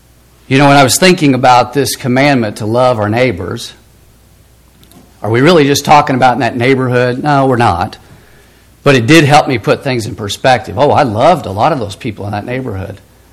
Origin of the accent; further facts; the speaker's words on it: Nixa, Missouri, United States; But growing up in Nixa, we lived in a neighborhood.